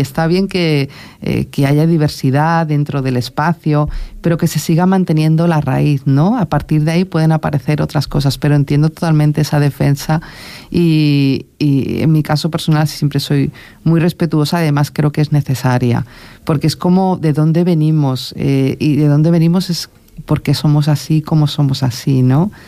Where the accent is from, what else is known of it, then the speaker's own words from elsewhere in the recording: Velilla de San Antonio, Community of Madrid, Spain; now in Fuerteventura, Spain; Velilla de San Antonio fue mi pueblo, un pueblo chiquitito, y le tengo muchos recuerdos